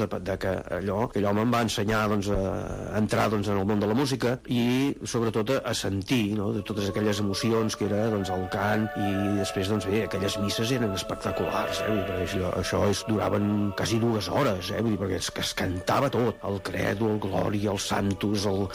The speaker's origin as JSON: {"language": "Catalan", "town": "Premià de Dalt", "region": "Catalonia", "country": "Spain", "tie": "born or raised there", "lives_now": "Premià de Mar, Spain", "said": "sóc fill de Premià de Dalt, visc a Premià de Mar actualment, tinc 70 anys"}